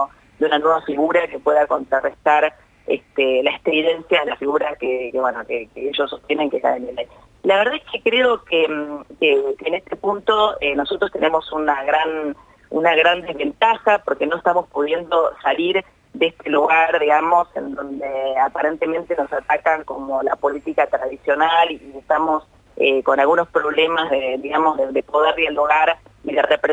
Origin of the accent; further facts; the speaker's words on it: Buenos Aires Province, Argentina; yo soy de Sarra, de todo el cordón norte productivo de la provincia de Buenos Aires